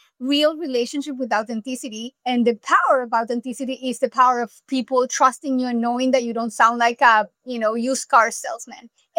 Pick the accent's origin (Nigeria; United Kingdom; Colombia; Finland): Colombia; English is a second language; now in United States; I am an immigrant. I'm from Colombia.